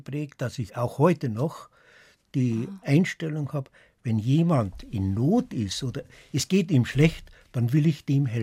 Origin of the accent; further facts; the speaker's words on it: Palling, Bavaria, Germany; Bei uns in Palling, ja.